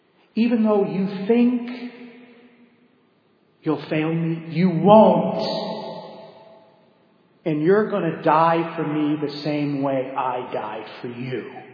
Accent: Massachusetts, United States; Thanks be to God, growing up in Massachusetts, came from a good Catholic home, I thought everybody did it.

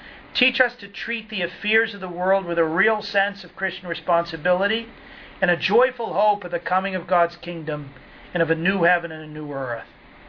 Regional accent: New England, United States; accent: New England; And if in my New England accent I've gone too fast for you tonight

